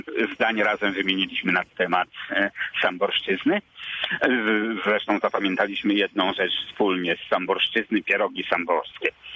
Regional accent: Zielona Góra, Lubusz Voivodeship, Poland; born there; ja jestem zielonogorzeninem z urodzenia, urodziłem się w 56 roku

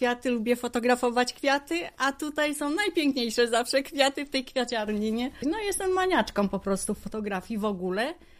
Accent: Katowice, Silesian Voivodeship, Poland; now in United Kingdom; bo moim miastem to jest w ogóle Katowice, bo jestem z Katowic, tu jestem urodzona.

